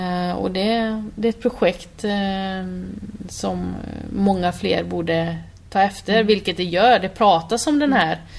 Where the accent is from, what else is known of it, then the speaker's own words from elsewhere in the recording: Borås, Västra Götaland County, Sweden; Jag är ju från Borås, och de här som var ute i skogen.